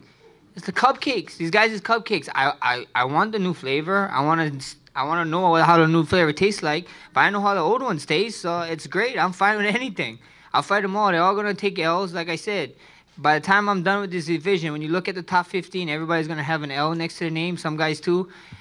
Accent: Hawaii, United States; Us Hawaiians, I'm Hawaiian Samoan. I love to eat.

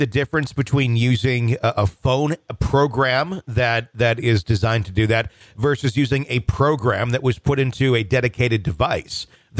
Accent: Wisconsin, United States; I was visiting my hometown cemetery in Wisconsin.

